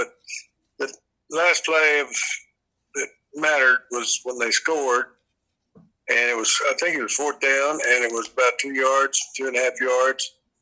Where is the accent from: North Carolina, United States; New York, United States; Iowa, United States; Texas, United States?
Texas, United States; I grew up in Texas.